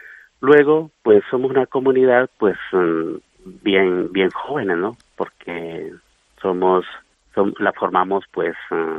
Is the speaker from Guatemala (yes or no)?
yes; Guatemala; yo soy de Guatemala y soy el superior general de los hermanos.